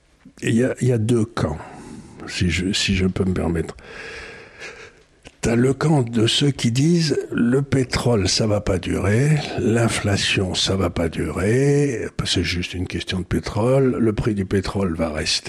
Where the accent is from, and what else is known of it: Occitanie, France; born or raised there